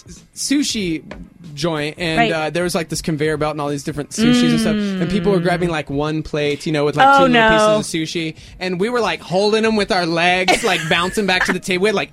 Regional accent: Texas, United States; I grew up in Texas.

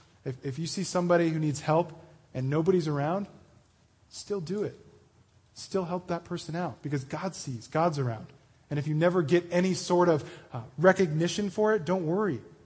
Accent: Denver, Colorado, United States; I grew up in Denver and lived there for my whole life pretty much, except for I've been here for a little while.

